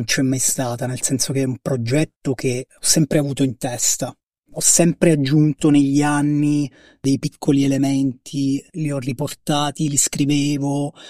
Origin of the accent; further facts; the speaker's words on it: Pescara, Abruzzo, Italy; sono di Pescara